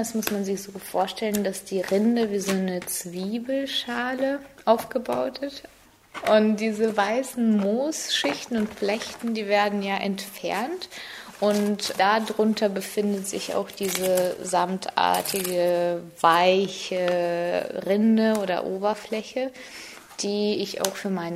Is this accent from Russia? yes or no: yes; Siberia, Russia; German is a second language; moved away as an adult; now in Germany; Von meiner Heimatstadt, wo ich herkomme. Hier ist die abgebildet. Krasnaja Skyz. Es ist geografisch gesehen ziemlich in der Mitte von Russland.